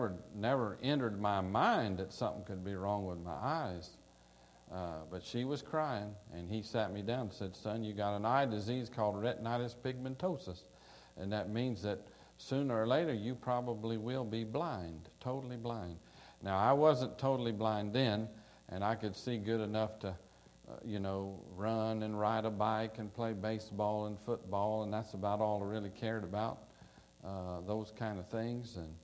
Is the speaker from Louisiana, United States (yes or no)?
yes; Louisiana, United States; I grew up as in South Louisiana as a Cajun. If you're wondering what a Cajun is, you're looking at one.